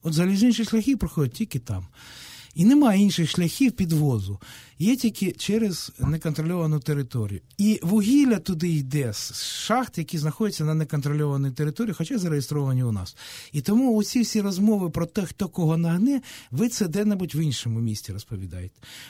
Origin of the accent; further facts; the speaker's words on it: Donetsk, Donetsk Oblast, Ukraine; я з Донецька.